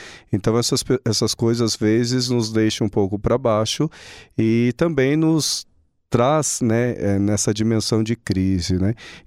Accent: Itapeva, São Paulo, Brazil; now in Xaxim, Brazil; eu fui ordenado na minha cidade natal, né, Itapeva

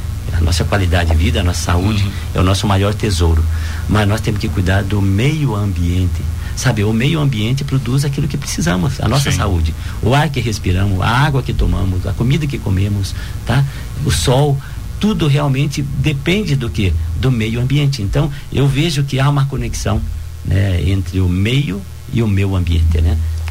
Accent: Paraná, Brazil; Eu sou natural do Paraná.

